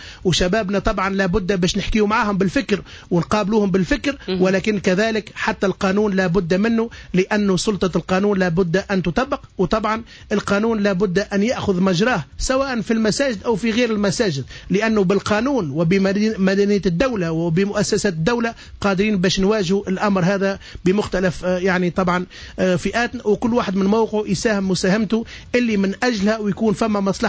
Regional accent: Tunisia; accent: Tunisian; بلهجتنا التونسي باش التوانسة ومستمعينا يفهمونا،

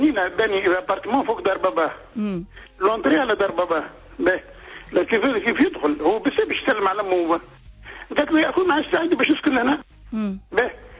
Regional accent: Tunisia; نحن تونسي

